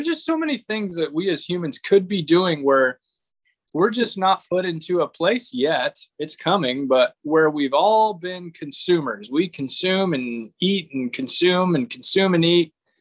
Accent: Fredonia, Kansas, United States; I'm from Fredonia, Kansas.

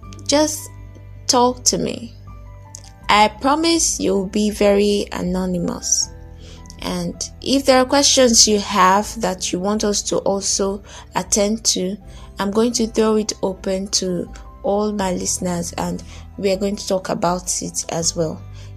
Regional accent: Abuja, Federal Capital Territory, Nigeria; I was born and raised in Abuja, but I do not really know my way around Abuja.

